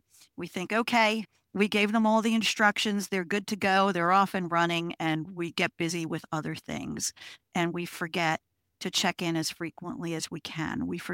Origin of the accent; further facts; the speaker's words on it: Long Island, New York, United States; also born or lived in Pennsylvania; I'm from Long Island originally. I spent most of my career in Pennsylvania because I married a Philly boy. So we went to the suburbs of Philly.